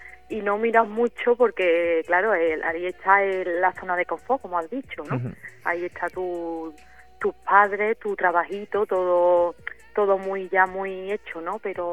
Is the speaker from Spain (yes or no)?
yes; La Roda, Andalusia, Spain; born there; nací allí en La Roda y bueno, pues desde chiquita, yo creo que 10, 11 años empecé la historia de los coros